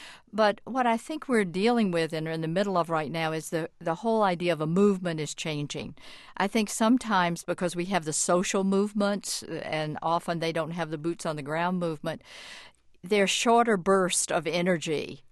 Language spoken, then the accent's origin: English; the South, United States; I come from the South and from the civil rights movement originally